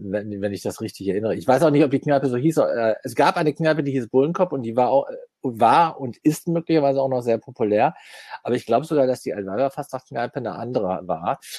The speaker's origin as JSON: {"language": "German", "town": "Münster", "region": "North Rhine-Westphalia", "country": "Germany", "tie": "born there", "said": "ich bin ja gebürtiger Münsteraner"}